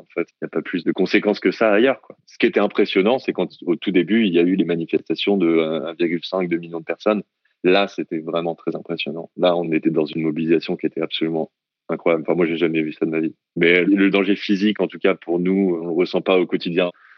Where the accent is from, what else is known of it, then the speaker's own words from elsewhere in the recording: France; moved away; je ne suis pas hongkongais, j'ai la résidence permanente maintenant. Ça fait plus de 7 ans que je suis ici, donc je peux voter, etc. J'ai un pouvoir. Mais il est difficile pour moi, en tant que Français, en venant ici comme ça, en faisant ma vie ici aussi